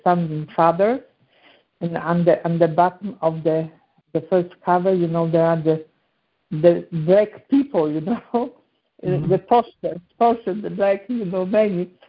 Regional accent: Illinois, United States; Okay. I am from Illinois.

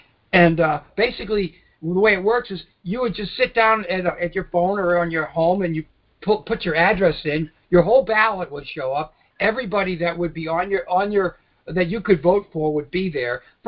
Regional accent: Florida, United States; Oh, hi. I'm from Florida. I live in the Panhandle.

